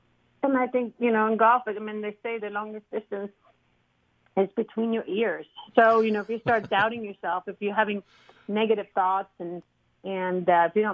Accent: Sweden; growing up in Sweden

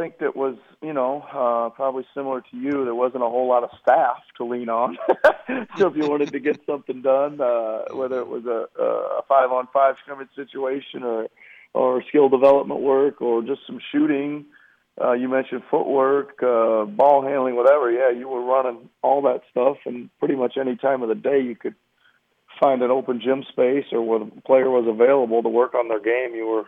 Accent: Iowa, United States; You know, I grew up in Iowa, and it was really fortunate.

